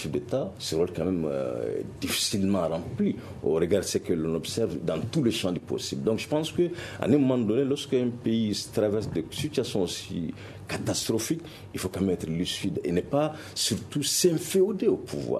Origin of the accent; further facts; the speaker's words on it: Mali; les doléances effectivement, des M5 sont légitimes quand on le conçoit en tant que Malien